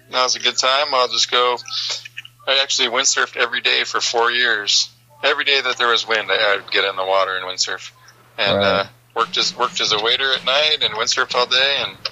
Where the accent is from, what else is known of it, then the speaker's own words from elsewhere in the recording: San Jose, California, United States; now in Maui, United States; I'm from San Jose.